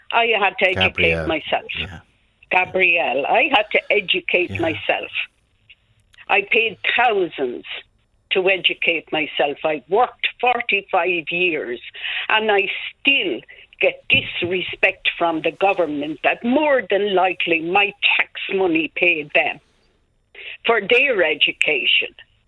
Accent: Leinster, Ireland; Because I was from Offaly, I worked in the bogs.

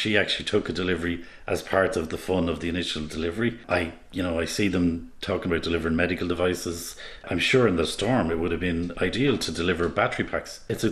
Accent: Castleknock, Leinster, Ireland; from Castle Knock. My house is 50 metres, maybe 100 metres, as the crow flies from the takeoff and landing zone.

